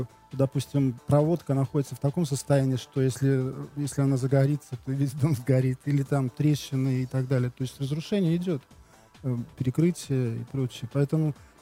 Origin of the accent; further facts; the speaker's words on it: Saint Petersburg, Russia; Ну, лично я просто родился и вырос на Васильевском острове, на кадетской линии. Я вот первые годы своей жизни до 12 лет провел на кадетской линии Васильевского острова, в доме, где жил Менделеев, до него до этого жил Крузенштерн.